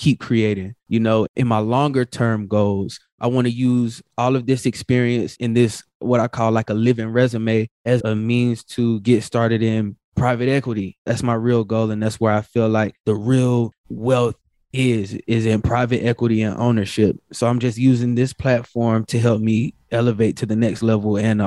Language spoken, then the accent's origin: English; the South, United States; I would hear like, man, I'm from the South.